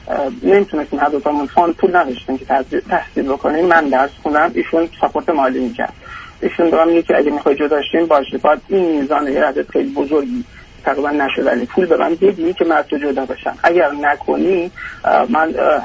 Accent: Iran; moved away as an adult; now in Australia; بعد از 5 سال هم از ایران خارج شدیم و مهاجرت کردیم به استرالیا

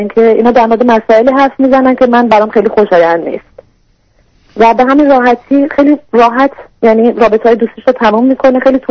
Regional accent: Iran; moved away; ما حدود 4 سال هست که از ایران مهاجرت کردیم

